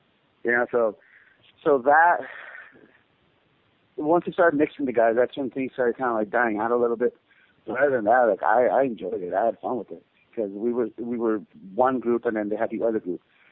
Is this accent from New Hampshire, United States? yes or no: no; Los Angeles, California, United States; Obviously, because it's in L.A., you know, like that's my hometown.